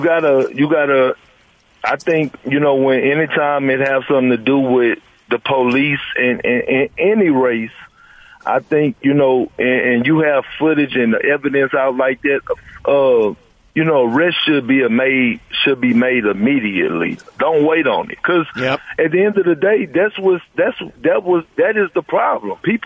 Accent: Beaumont, Texas, United States; growing up in Beaumont, Texas

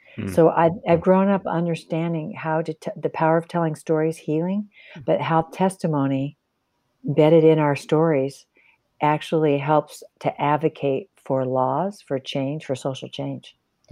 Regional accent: Seattle, Washington, United States; I was born and raised in Seattle.

